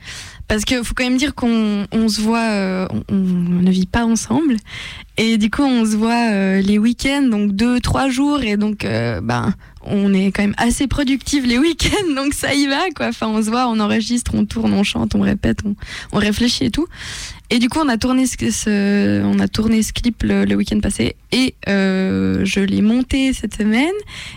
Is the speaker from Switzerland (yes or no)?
yes; Switzerland; je viens de Suisse et du coup l'allemand, ben, ça me connaît.